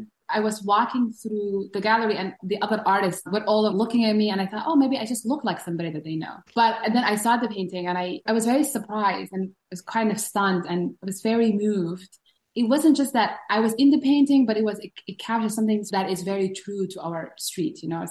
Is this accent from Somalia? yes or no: yes; Somaliland, Somalia; I'm from Somaliland and my housemate is from the Netherlands.